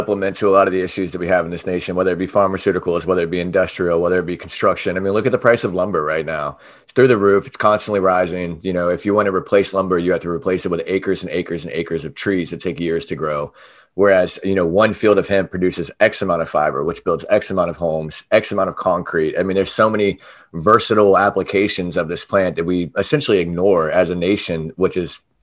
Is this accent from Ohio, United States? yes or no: no; Charleston, South Carolina, United States; they were like, so where are you from, man? It's Charleston, South Carolina.